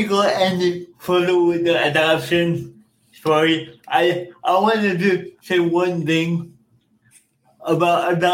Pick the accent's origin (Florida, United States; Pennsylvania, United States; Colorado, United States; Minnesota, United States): Florida, United States; Orlando; also born or lived in New York; And I was born in New York. My parents won a trip to Disney World when I was about 7 years old. We came down here, and my mom and dad, they loved it so much and thought the weather would be a little bit easier for me. So we moved down to Orlando about a year later.